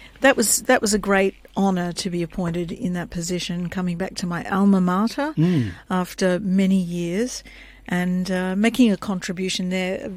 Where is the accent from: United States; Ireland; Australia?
Australia; So I come from Yorta Yorta country on my mother's side. It's a matrilineal heritage, so I call myself a 21st century urban woman who is Yorta Yorta by birth.